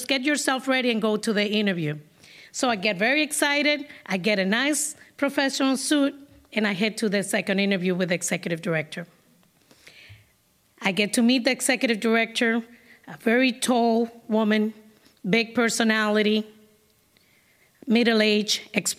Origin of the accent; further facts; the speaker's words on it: Dominican Republic; English is a second language; now in Boston, United States; I come to Boston from Dominican Republic with one suitcase. My suitcase was full of books and many dreams.